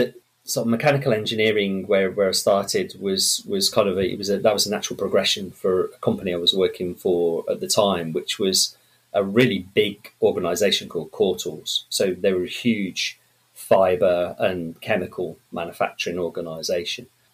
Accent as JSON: {"language": "English", "town": "Coventry", "region": "West Midlands", "country": "United Kingdom", "tie": "born or raised there", "said": "So I grew up in a city called Coventry. So not famous for much, just Lady Godiva."}